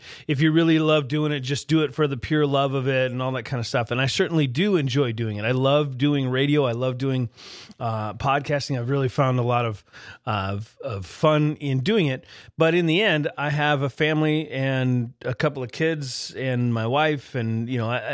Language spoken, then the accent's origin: English; Grand Forks, North Dakota, United States; here in my hometown of Grand Forks, North Dakota.